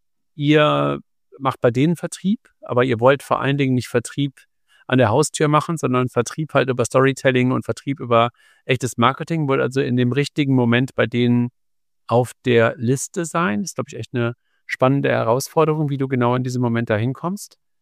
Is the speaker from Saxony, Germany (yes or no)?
no; Cologne, North Rhine-Westphalia, Germany; ich komme ursprünglich aus Köln